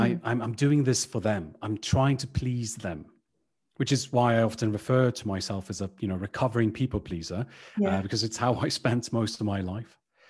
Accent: Sweden; accent: British; English is a second language; also born or lived in United Kingdom; I'm from Sweden. Got a little bit of a British accent because I've spent some time there when I was younger.

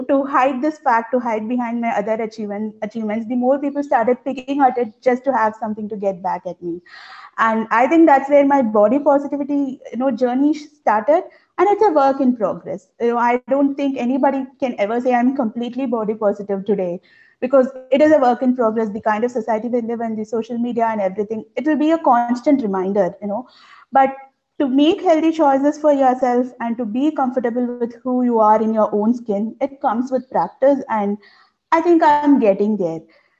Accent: India; It was just a part of my food choices as an Indian, you know.

